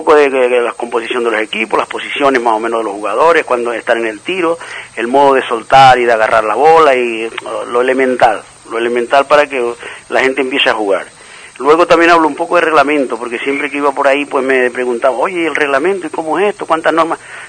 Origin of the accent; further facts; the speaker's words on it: Lanzarote, Canary Islands, Spain; now in Tenerife, Spain; Yo soy de Lanzarote, aunque estoy en Tenerife, vivo en Tenerife, pero fui a estudiar para Tenerife y ahí me quedé.